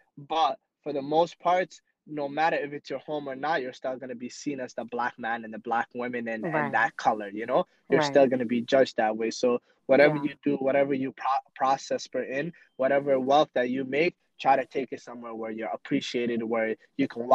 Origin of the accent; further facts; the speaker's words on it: Canada; So coming to Canada, I think I was like 8, 9-ish, around that age. Yeah. Growing up in Canada, I started working at a very young age.